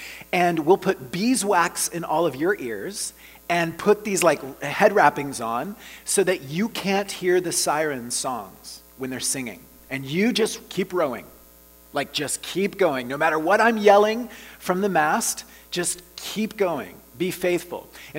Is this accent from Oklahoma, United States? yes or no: yes; Oklahoma, United States; my own hometown in Oklahoma.